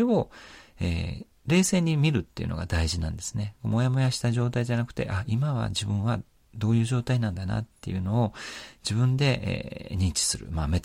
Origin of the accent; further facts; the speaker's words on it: Isahaya, Nagasaki, Japan; で、私のふるさと、諫早のですね